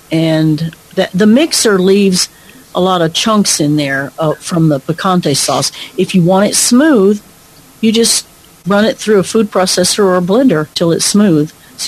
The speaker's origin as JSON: {"language": "English", "region": "Arkansas", "country": "United States", "said": "No, I don't like cheese. I'm not from here. I'm from Arkansas."}